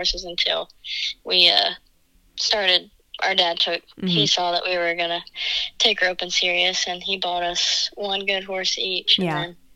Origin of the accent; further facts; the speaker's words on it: Virginia, United States; growing up in Virginia, there wasn't a whole lot of good breakaways to go to around the house.